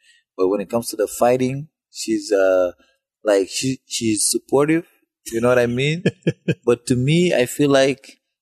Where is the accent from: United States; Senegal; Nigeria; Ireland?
Senegal; English is a second language; now in Canada; I speak French. I learned English when I came to Canada.